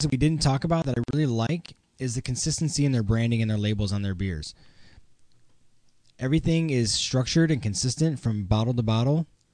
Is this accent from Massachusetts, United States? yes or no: no; Indiana, United States; I grew up in Indiana.